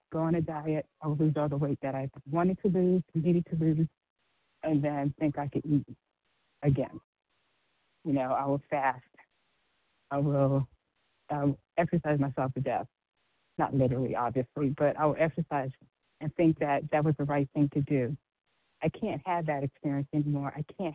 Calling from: Georgia, United States; I am calling from Georgia.

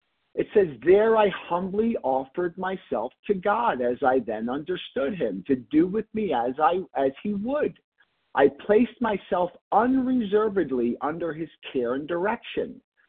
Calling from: Pennsylvania, United States; Hey, Kelly, I'm calling from Pennsylvania.

